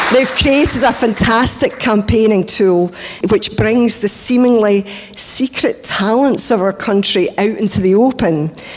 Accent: Leith, Scotland, United Kingdom; I'm from Leith.

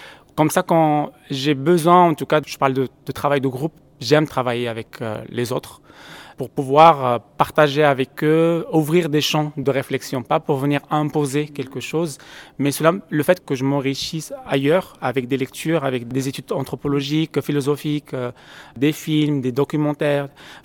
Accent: Morocco; J'ai grandi au Maroc, donc dans l'artisanat marocain, il y a toujours eu de la géométrie.

